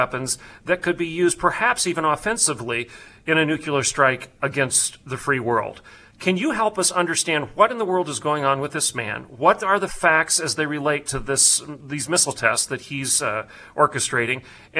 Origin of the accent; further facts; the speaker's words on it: Oklahoma, United States; Here in my home state of Oklahoma, there's been a state university that made a decision a week or two ago to take the cross off of the steeple of an iconic old chapel